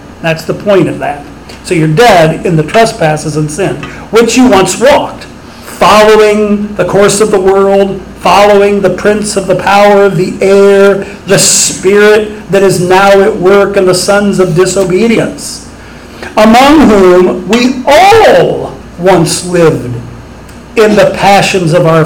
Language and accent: English; Bath, Ohio, United States; he committed his first murder about 2 miles from where I grew up in Bath, Ohio.